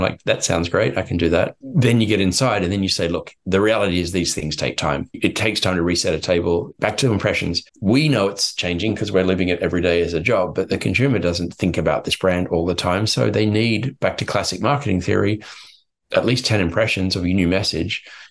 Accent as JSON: {"language": "English", "country": "Australia", "lives_now": "China", "said": "particularly being an Australian living in China, marketing to the Chinese or wherever."}